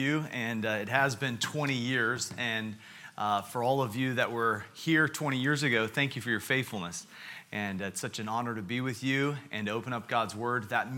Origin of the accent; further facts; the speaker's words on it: United States; I want to apologize for my accent. I do apologize for it, but I don't apologize for being from America on our July 4th, 250-year anniversary